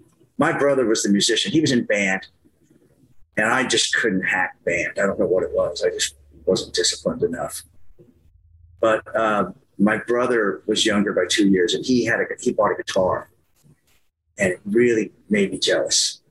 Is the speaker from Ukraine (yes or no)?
no; Kinsley, Kansas, United States; So I'm from Kinsley, Kansas. That's where I went to high school. It's a little town out in the western part of Kansas, about 40 miles east of Dodge City.